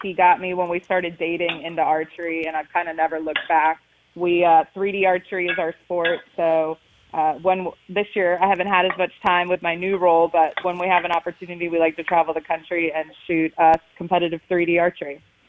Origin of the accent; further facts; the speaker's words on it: Florida, United States; Growing up in Florida, I fished, but I didn't experience hunting until I actually became a game warden.